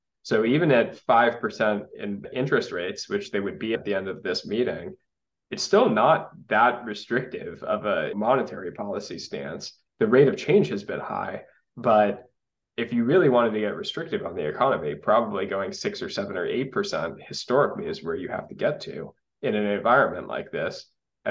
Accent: California, United States; And unfortunately, as a Californian, like I feel like California and the startup economy are two of the areas where credit will actually end up tightening most severely.

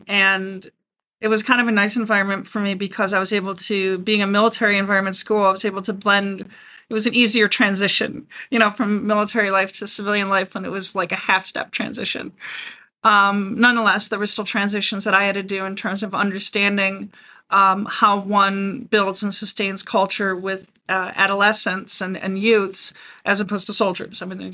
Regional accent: West Seneca, New York, United States; also born or lived in Buffalo; I'm from West Seneca, New York, born in Buffalo

